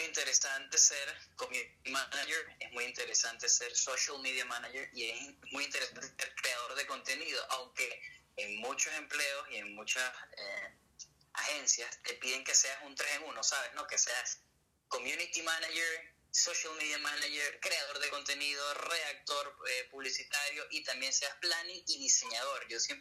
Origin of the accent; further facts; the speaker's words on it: Venezuela; cabe destacar que somos venezolanos, viajé por toda Venezuela